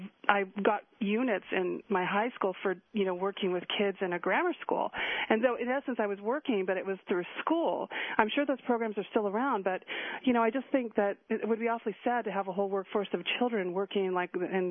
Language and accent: English; San Rafael, California, United States; Yes, I'm from District 6, Marin County in San Rafael. Up north from you.